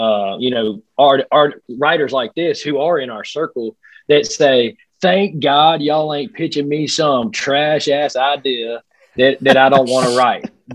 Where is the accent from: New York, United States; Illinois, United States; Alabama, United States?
Alabama, United States; now in Nashville, United States; because we don't claim Nashville. Like, yeah, we live here, but like, we're from Alabama